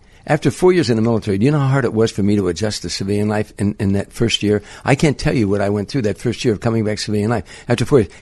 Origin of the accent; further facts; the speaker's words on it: Chicago, Illinois, United States; And I said, "I'm from Chicago."